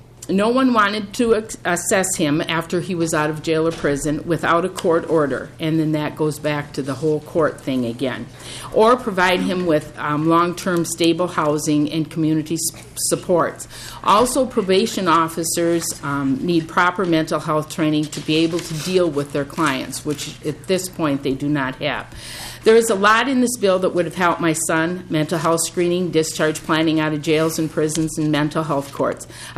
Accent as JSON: {"language": "English", "town": "Winona", "region": "Minnesota", "country": "United States", "said": "I'm from Winona, Minnesota."}